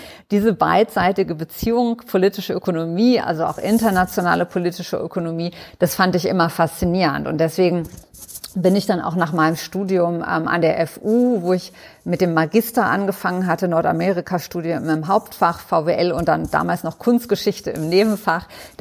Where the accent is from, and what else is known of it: Germany; accent: German